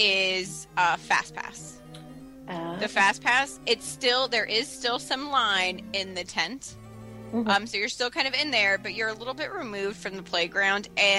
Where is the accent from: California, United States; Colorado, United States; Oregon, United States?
California, United States; and when I grew up in Southern California, so we went to Disneyland when I was a kid.